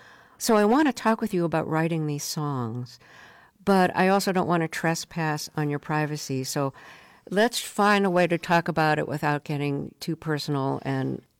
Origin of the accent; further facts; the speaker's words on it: Brooklyn, New York, United States; And I'll say, I'm from Brooklyn, and I had to look up what a gravel weed was.